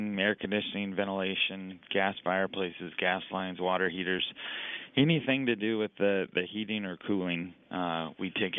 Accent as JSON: {"language": "English", "town": "Prineville", "region": "Oregon", "country": "United States", "said": "I'm from Prineville."}